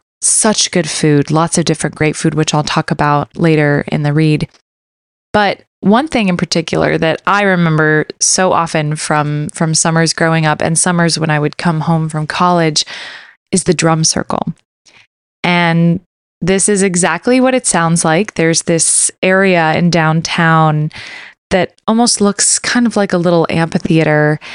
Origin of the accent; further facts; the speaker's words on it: Black Mountain, North Carolina, United States; a little further away in the area where I grew up in Black Mountain or Old Fort or another area near where I grew up called Montreat, this beautiful little diamond of a town.